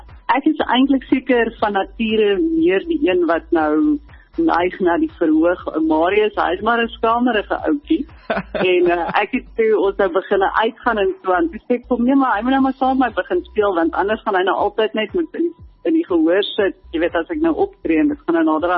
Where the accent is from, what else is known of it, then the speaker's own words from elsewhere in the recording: Pretoria, Gauteng, South Africa; ek het groot geword in Pretoria, so my bloed is blauw.